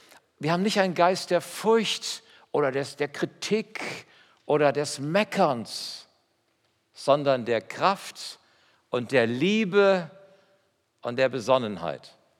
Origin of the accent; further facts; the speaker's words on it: Hesse, Germany; now in Westphalia, Germany; Ich komme aus Hessen, bei uns ist das genauso. Ich lebe 40 Jahre in Westfalen, ist ganz genauso.